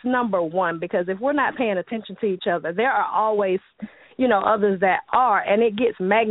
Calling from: Chattanooga, Tennessee, United States; I am calling from Chattanooga.

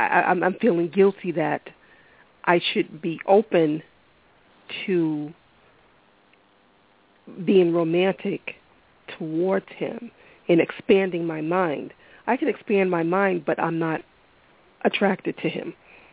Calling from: Boston, Massachusetts, United States; Hi, ladies. … calling from Boston.

